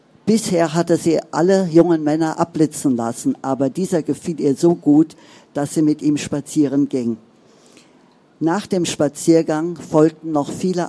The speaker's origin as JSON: {"language": "German", "region": "Bavaria", "country": "Germany", "said": "Ich komme aus Bayern, da pflegt man so zu grüßen."}